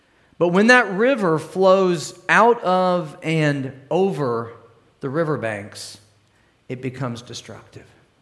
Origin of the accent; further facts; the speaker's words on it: Cape Girardeau, Missouri, United States; And this is a picture of my hometown, actually, Cape Girardeau, Missouri.